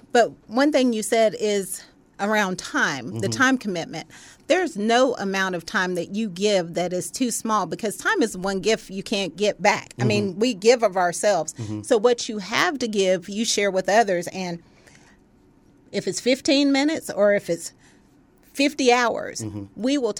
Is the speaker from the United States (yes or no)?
yes; Burlington, North Carolina, United States; born there; accent: Southern; I was born in Burlington, North Carolina, and my dad was in the military.